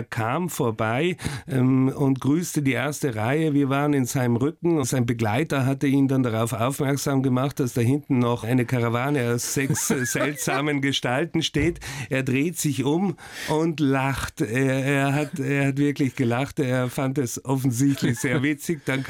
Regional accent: Oberbozen, Trentino-Alto Adige, Italy; born or raised there; also born or lived in Hamburg

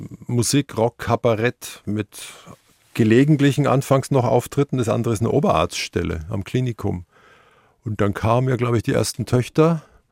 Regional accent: Würzburg, Bavaria, Germany; Übrigens auch in meiner Heimat Würzburg.

